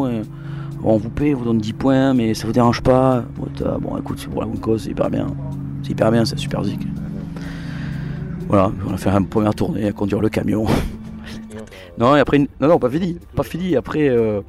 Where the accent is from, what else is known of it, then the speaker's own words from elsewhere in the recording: Nouvelle-Aquitaine, France; Parce que nous on est des Landais, tu sais